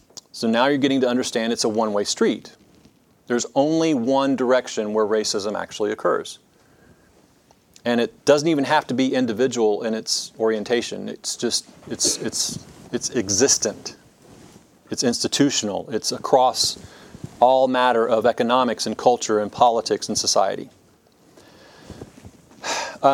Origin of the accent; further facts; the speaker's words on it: Georgia, United States; there's tentacles there that I grew up in South Georgia that draw all the way back to this.